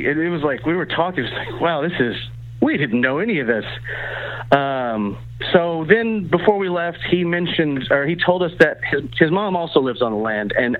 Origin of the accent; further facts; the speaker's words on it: Waco, Texas, United States; She's like, "Where y'all from?" I'm from Waco. She's from Austin.